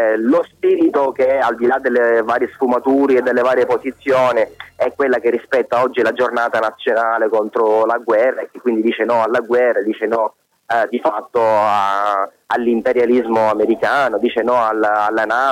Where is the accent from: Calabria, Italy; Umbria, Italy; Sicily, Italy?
Sicily, Italy; l'obiettivo principale che ci riguarda direttamente come siciliani è il no alla guerra in Libia